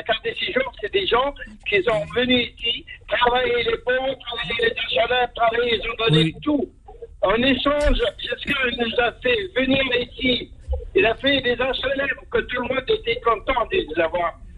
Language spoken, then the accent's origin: French; Tunisia; now in France; je suis tunisien, je suis étranger, je suis venu ici, j'ai toujours travaillé, j'ai trouvé ma place